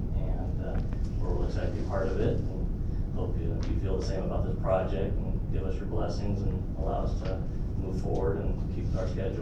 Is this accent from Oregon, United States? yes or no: yes; Portland, Oregon, United States; now in Seattle, United States; I grew up in Portland. I grew up in Westland, went to Westland High School, went to Portland State University. Upon graduating, I went to Seattle